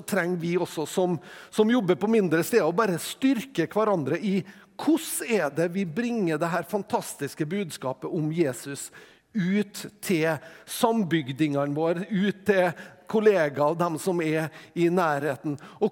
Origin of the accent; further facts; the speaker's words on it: Tingvoll, Møre og Romsdal, Norway; Og så er jeg jo fra Tingvoll, det jo liksom nede i fjorden